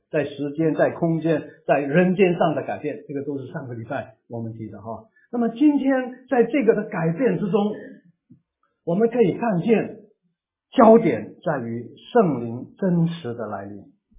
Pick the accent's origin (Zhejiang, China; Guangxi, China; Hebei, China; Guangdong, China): Guangdong, China; Chinese is a second language; 我是广东人啊，会要讲华语要经过学的，很痛苦的过程啊